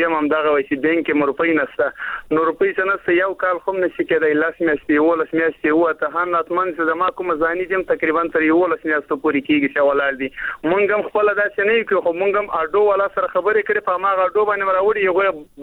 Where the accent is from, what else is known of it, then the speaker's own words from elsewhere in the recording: Afghanistan; now in Pakistan; په پاکستان کې موږ مېشت افغانان یو د مهاجرت ځوان تیرو،